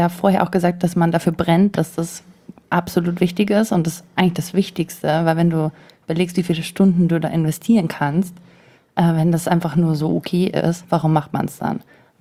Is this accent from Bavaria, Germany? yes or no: yes; Munich, Bavaria, Germany; München ist da, wo ich mich wohlfühle, wo meine Freunde sind und wo meine Wurzeln liegen. Und ja, ist meine Heimat.